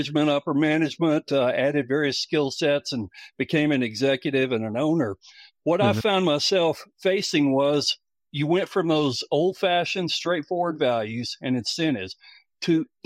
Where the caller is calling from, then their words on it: Abilene, Texas, United States; Abilene, Texas, right in the heart of Texas, west of Dallas, about 3 hours.